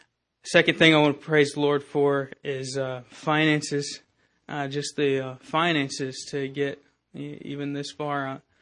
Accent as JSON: {"language": "English", "town": "Jessup", "region": "Georgia", "country": "United States", "said": "Good morning. … I'm from Jessup, Georgia."}